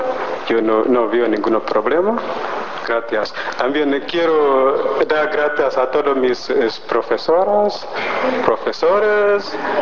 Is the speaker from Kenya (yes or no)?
yes; Kenya; Spanish is a second language; Como yo estoy aquí para estudiar, probablemente voy a volver en mi país para ayudar a otros. En mi país tenemos españoles que viven en Kenia, ¿sí?